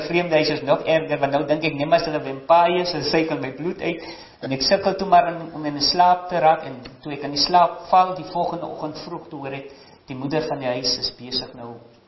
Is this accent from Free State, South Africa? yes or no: no; Paternoster, Western Cape, South Africa; born there; Ek is gebore in die kant van Paternoster, so Westkusklong.